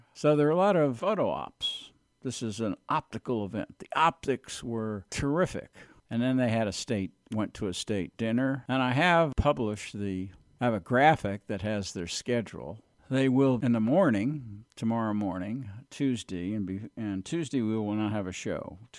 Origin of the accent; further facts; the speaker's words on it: Brooklyn, New York, United States; born there; I was born in New York City, so was he. But I was in the outer boroughs, the Brooklyn, as opposed to Manhattan.